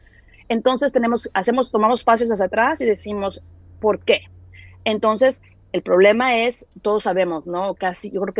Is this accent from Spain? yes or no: no; Monterrey, Nuevo León, Mexico; Les voy a decir, yo soy de Monterrey, decimos mucho, fuera de onda.